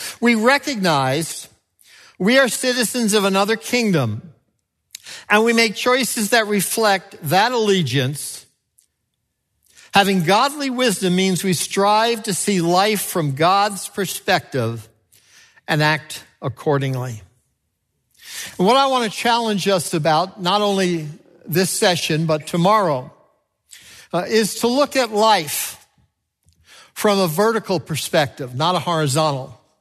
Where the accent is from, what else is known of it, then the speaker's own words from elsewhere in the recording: New York, United States; I was born in New York City, grew up outside of the city